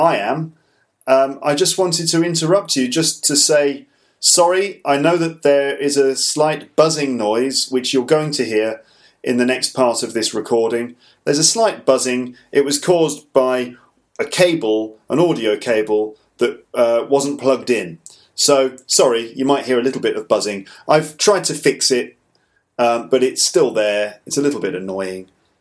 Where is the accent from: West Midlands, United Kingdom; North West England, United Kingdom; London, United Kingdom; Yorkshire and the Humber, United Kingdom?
West Midlands, United Kingdom; Birmingham; because I'm from Birmingham.